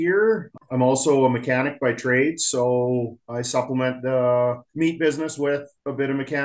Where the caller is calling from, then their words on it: Boissevain, Manitoba, Canada; I'm calling in from Boisvain, Manitoba, just 45 minutes south of Brandon.